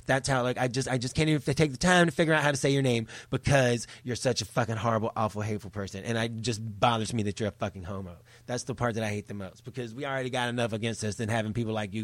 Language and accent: English; the South, United States; even though I grew up in the South and everything was not probably quite as perfect as it maybe could or should be.